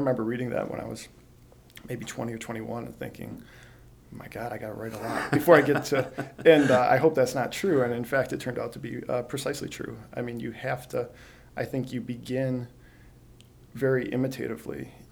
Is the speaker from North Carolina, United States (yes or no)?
no; Detroit, Michigan, United States; You know, I don't entirely consider myself from Michigan. As we said, I'm more specific, and I'm from Detroit.